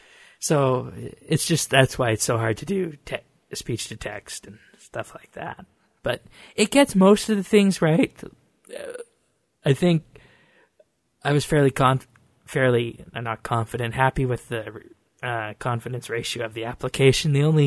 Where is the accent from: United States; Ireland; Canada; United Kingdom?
Canada; Alberta; I'm from Alberta here, and we talk different than the people in Ontario and BC.